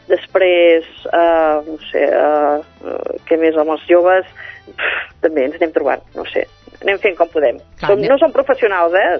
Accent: Sabadell, Catalonia, Spain; que som de Sabadell

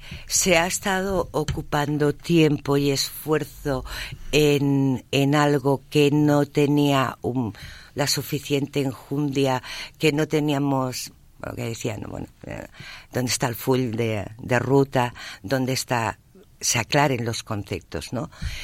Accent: Catalonia, Spain; Los catalanes no tenemos por qué esconder esto, ni mucho menos, no sé cómo decir, es que somos catalanes con una cultura y con una historia y con una manera de hacer.

